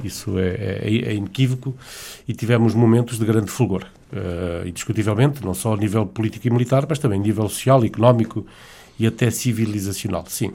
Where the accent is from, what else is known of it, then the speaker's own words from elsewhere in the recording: Bragança, Norte, Portugal; now in Mafra, Portugal; sou de Bragança e sou um munícipe em Mafra já há mais de 20 anos.